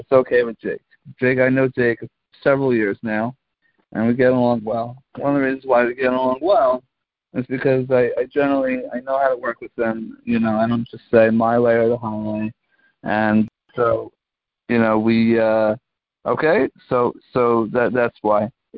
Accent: Staten Island, New York, United States; I am from Staten Island, New York.

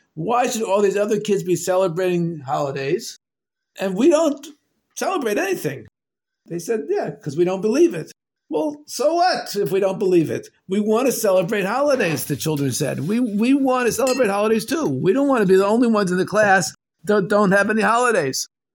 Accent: Israel; English is a second language; it turned out that since I'm from Israel, I can read Hebrew.

